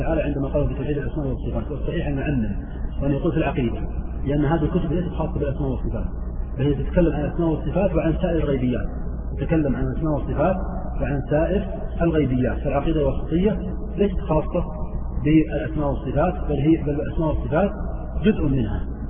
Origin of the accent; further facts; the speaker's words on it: Saudi Arabia; عندنا في الحجاز او في نجد او في الجزيره العربيه